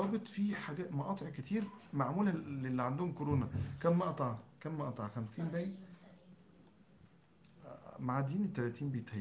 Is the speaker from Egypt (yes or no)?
yes; Kafr El Zayat, Gharbia, Egypt; لا أنا مش من قنا، أنا من كفر الزيات الغربية.